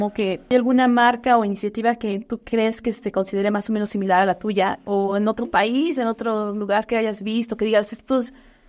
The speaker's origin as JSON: {"language": "Spanish", "country": "Mexico", "said": "es nuestra vestimenta, es lo que nos identifica sí. como mexicanos?"}